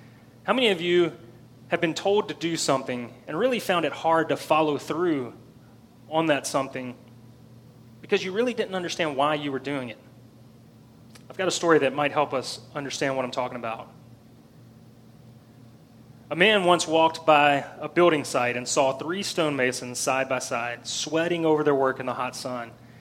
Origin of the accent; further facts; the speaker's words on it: Memphis, Tennessee, United States; I am from Memphis.